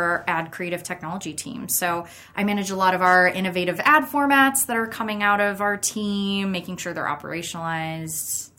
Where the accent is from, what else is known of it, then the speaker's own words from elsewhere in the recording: Gretna, Nebraska, United States; I grew up out in Gretna on a farm.